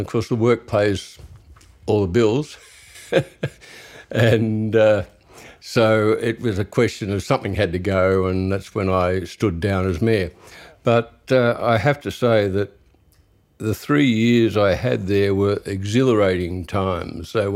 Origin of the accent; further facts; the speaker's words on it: Cowra, New South Wales, Australia; now in Sydney, Australia; I was born in Cowra in 1945, and I grew up there. My mother was born in Cowra, and my father was born in Forbes, which is only about 100 k's away from Cowra.